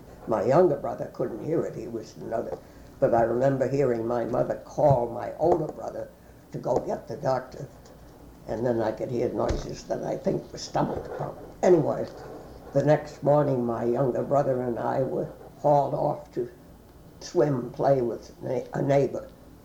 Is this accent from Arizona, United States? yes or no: no; Manhattan, New York, United States; I grew up in Manhattan in the winter, and in the summer we went to Cold Spring Harbor, Long Island, and I was always much happier there.